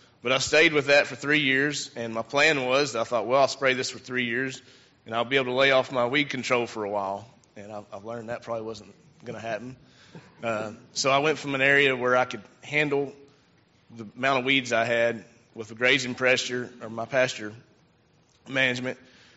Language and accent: English; Seymour, Texas, United States; I live in northeast Texas, about an hour and a half northeast of Dallas. I grew up in Seymour. I still call that North Texas.